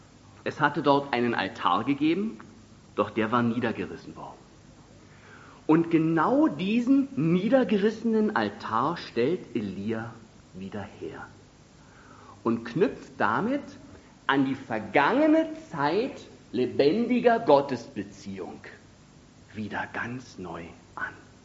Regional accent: Berlin, Germany; Und sogar ich als Berliner weiß, wenn ich Feuer machen will, dann suche ich mir trockenes Holz.

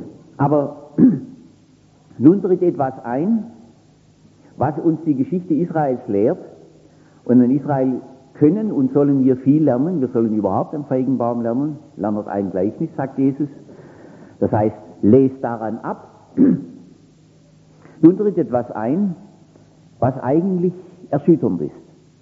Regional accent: Baden-Württemberg, Germany; ich muss mich immer vergewissern, dass ich da ausländisch spreche als Schwabe.

